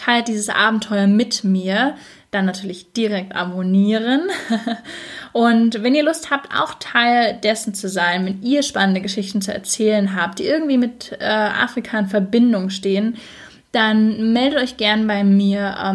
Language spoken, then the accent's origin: German; Germany; now in Berlin, Germany; ich komme aus Deutschland, genau zu sein, wohne ich seit vielen, vielen Jahren in Berlin.